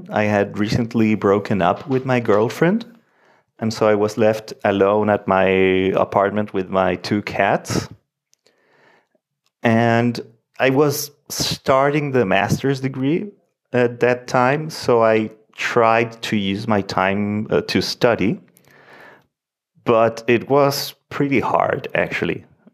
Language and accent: English; Punta Arenas, Magallanes, Chile; now in Santiago, Chile; I come from Chile, from the southernmost city in Chile, Punta Arenas, which is right at the Magellan Strait. I have been living in Santiago for more than 10 years.